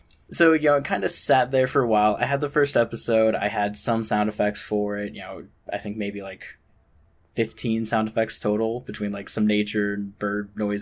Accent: Denver, Colorado, United States; So I am from Denver, Colorado. It's a nice, warm 92 degrees today.

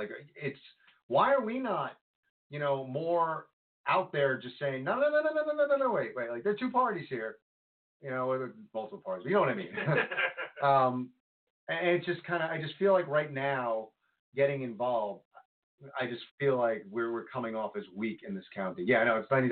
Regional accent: Congers, New York, United States; You know, it was weird because like Congers, I grew up in Congers, and Congers was much more Christian Catholic kind of vibe, and New City was more Jewish.

